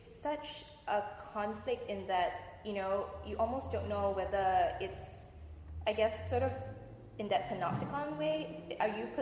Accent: Singapore; I'm not sure that for me being a Singaporean is actually so different from being the citizen of a city

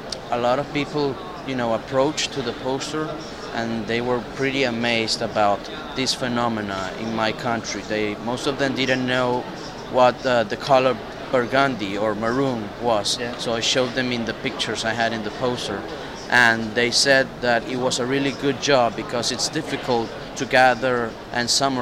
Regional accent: Venezuela; I am from Venezuela.

